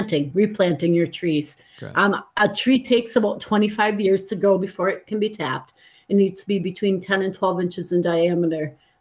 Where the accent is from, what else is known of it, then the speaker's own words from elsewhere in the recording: Green Bay, Wisconsin, United States; I'm from the Green Bay area